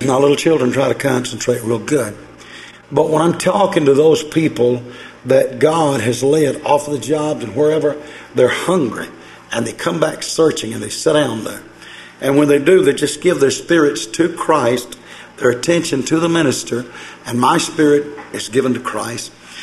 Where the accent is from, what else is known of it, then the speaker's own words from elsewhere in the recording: United States; And to me, being an American, it really made it rough.